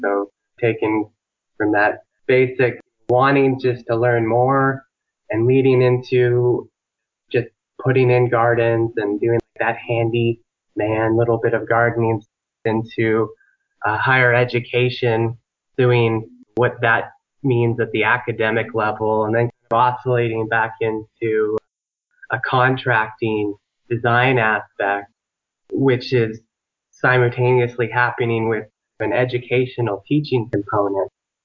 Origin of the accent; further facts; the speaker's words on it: San Diego, California, United States; Growing up in San Diego, when I wanted to learn about sustainability, permaculture, natural building, I had to go out somewhere else to learn these types of things.